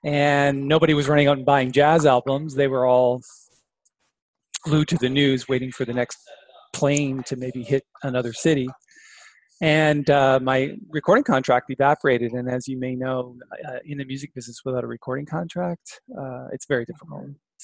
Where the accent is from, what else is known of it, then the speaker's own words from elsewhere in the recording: Brantford, Ontario, Canada; I grew up in Brantford, Ontario with Wayne Gretzky.